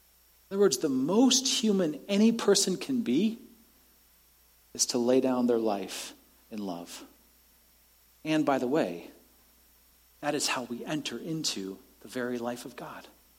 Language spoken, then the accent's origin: English; Seattle, Washington, United States; This happened many years ago in my hometown of Seattle.